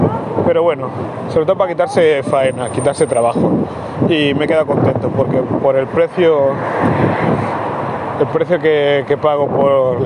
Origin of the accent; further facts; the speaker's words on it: Barcelona, Catalonia, Spain; los donuts que comía yo cuando era pequeño aquí en Sants